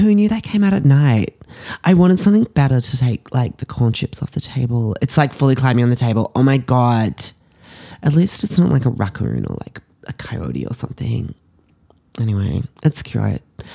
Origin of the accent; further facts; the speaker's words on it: Australia; now in United States; how I was an influencer from Australia, like living here on my own